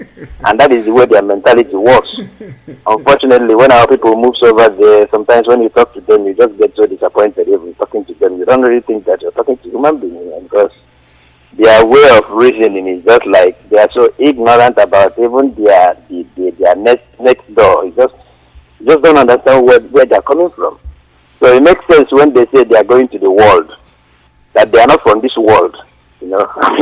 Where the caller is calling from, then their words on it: Denmark; from Denmark. I'm calling from Denmark.